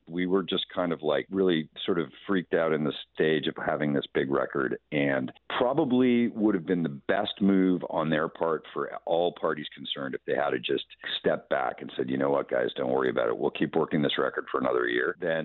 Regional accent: Toronto, Ontario, Canada; because I grew up in Toronto

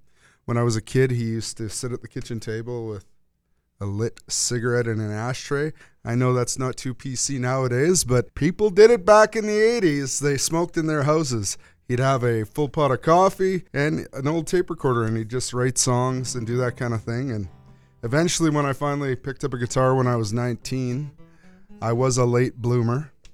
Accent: Red Deer, Alberta, Canada; also born or lived in Regina; now in Calgary, Canada; I'm a singer-songwriter. I live here in Calgary. I grew up in Red Deer, and I was born in Regina, Alberta. I'm a member of Cowessess First Nation.

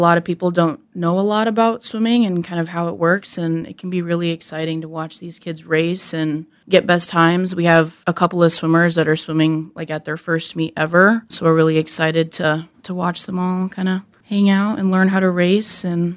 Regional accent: Colorado, United States; So I'm originally from Colorado. So I came out here to go to school at USD

